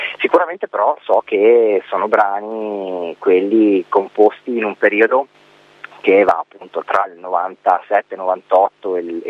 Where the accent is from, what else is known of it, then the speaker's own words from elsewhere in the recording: Genoa, Liguria, Italy; noi siamo di Genova e quindi in quanto Liguri ci spostiamo un po' a Ponente, un po' a Levante